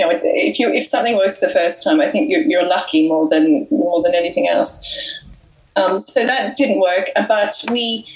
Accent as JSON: {"language": "English", "town": "Melbourne", "region": "Victoria", "country": "Australia", "said": "I'm originally from Australia, and so I studied in Melbourne at La Trobe University"}